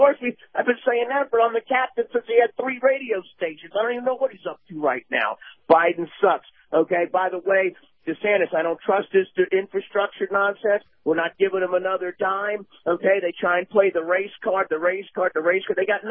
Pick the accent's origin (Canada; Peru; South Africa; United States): United States; New York City, New York; I was born in the Bronx with blacks all around.